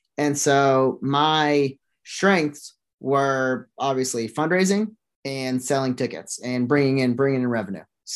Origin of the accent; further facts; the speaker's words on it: Memphis, Tennessee, United States; I'm originally from Memphis.